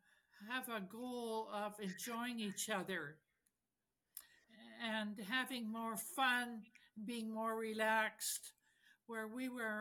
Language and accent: English; Saskatchewan, Canada; In my hometown of Sault Ste., Saskatchewan, which is the greatest small town, there isn't a restaurant in sight. In fact, I think maybe we have 20 people there.